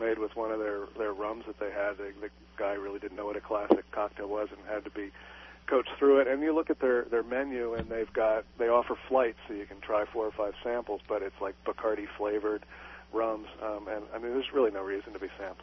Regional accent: New Jersey, United States; I grew up in New Jersey, and I remember, I think, seeing one in Scotch Plains that we used to go to from time to time.

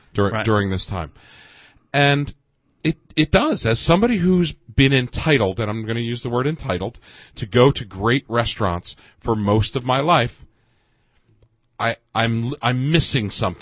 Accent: United States; I'm American. I love to have lots of choices.

